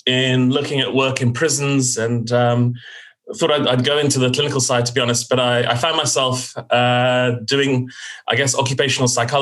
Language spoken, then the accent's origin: English; London, United Kingdom; born there; So my family is originally from Guyana. I was born in West London.